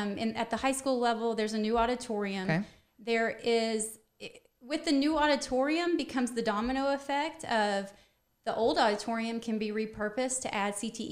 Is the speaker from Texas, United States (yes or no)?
yes; Beaumont, Texas, United States; now in Friendswood, United States; Well, it is literally the same. I grew up in Beaumont, and when we moved here, it was funny.